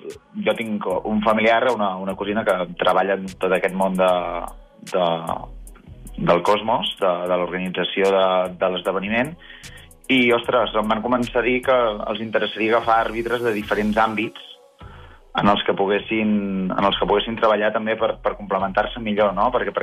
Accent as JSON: {"language": "Catalan", "town": "Terrassa", "region": "Catalonia", "country": "Spain", "said": "jo soc de Terrassa, Terrassa és la ciutat de l'hoquei"}